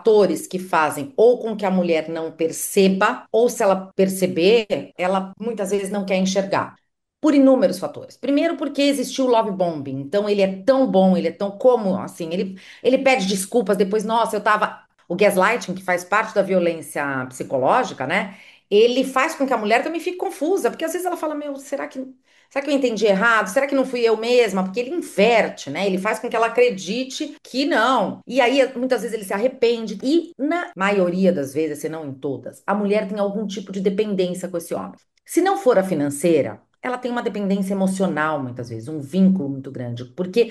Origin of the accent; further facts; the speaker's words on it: Santos, São Paulo, Brazil; eu sou de uma cidade aqui do litoral de São Paulo, eu sou de Santos